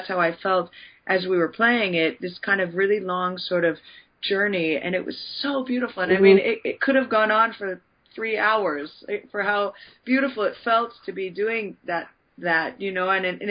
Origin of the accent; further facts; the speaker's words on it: United States; I'm from the States, but I hadn't lived here for 14 years. So, you know, I'd never lived in New York